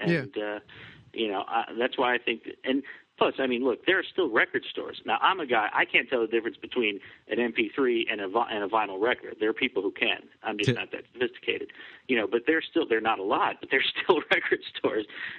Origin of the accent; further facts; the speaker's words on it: Massachusetts, United States; also born or lived in New York; when I started reading comics, I was born in New York, and I remember walking down the street, and you'd see them on the newsstand, and you'd pick them up, or you'd see them in the grocery store. You know, when I grew up in Massachusetts